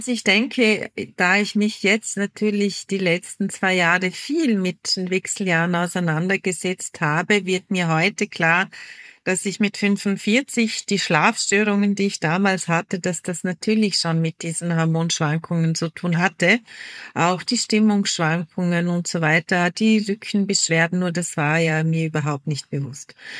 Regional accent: Vorarlberg, Austria; Weil eben bei uns in Vorarlberg die Feuerfrauen so stark und groß geworden sind.

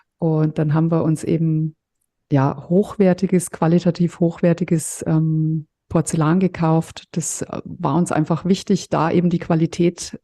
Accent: Fürth, Bavaria, Germany; Also ich komme ja aus Mittelfranken, aus Fürth. Das ist die Kleeblattstadt Fürth. Und Fürth, das mit dem Kleeblatt, das ist einfach unser Stadtwappen.

